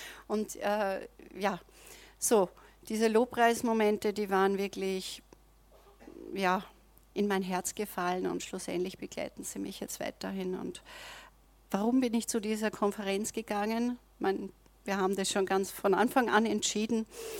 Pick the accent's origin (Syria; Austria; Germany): Austria; Ich bin Österreicher, aber auch Deutsche im Herzen.